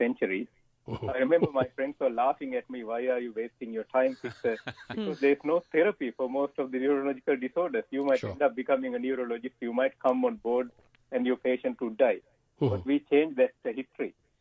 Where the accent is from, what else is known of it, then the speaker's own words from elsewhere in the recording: Sri Lanka; I was born in Sri Lanka and I raised up among tea estates with nice tea smell.